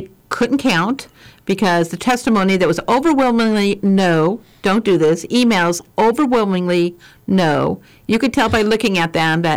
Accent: Illinois, United States; You know, I come from Illinois where they have a lottery, right?

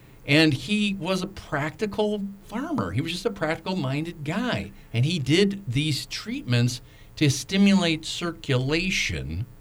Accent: Oregon, United States; also born or lived in California; I'm from, born in California, but grew up in Oregon, near Portland, in a little town called Westland, part of the little area of Willamette.

